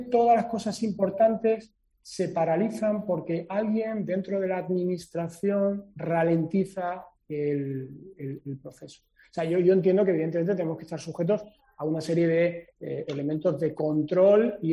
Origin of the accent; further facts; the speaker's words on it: Málaga, Andalusia, Spain; como malagueños